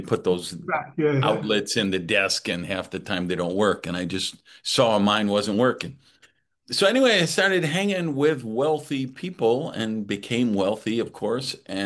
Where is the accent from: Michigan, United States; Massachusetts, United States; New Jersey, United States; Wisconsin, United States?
Wisconsin, United States; Madison; I grew up in Madison, Wisconsin, a single mother who was trying to raise three kids by herself